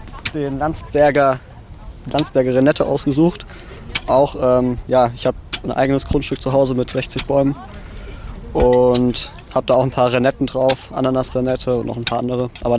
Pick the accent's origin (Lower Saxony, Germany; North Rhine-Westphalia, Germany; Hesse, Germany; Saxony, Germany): Hesse, Germany; now in Stuttgart, Germany; ich komme ursprünglich aus dem Großraum Darmstadt, studiere jetzt seit diesem Semester in Hohenheim Agrarwissenschaften